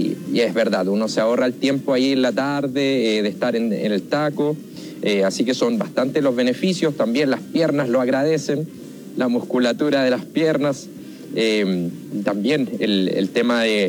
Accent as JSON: {"language": "Spanish", "town": "Tirúa", "region": "Biobío", "country": "Chile", "said": "A la gran comuna de Tirúa, ahí en la provincia de Arauco."}